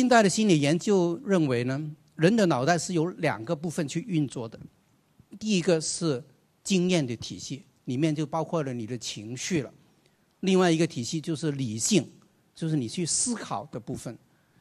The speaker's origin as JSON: {"language": "Chinese", "country": "Hong Kong", "said": "往广东话，香港，我是香港来的"}